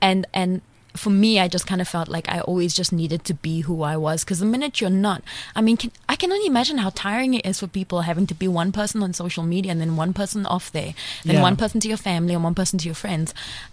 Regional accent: South Africa; I am from South Africa. This is where I'm from. So coming back here was it was very natural for me because I was home

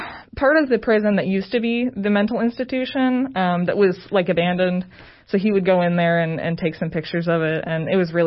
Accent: Newberry, Michigan, United States; now in Cookeville, United States; Originally, I'm from the tiniest town in the world in Upper Michigan that, like, no one has probably heard of. It's Newberry, Michigan.

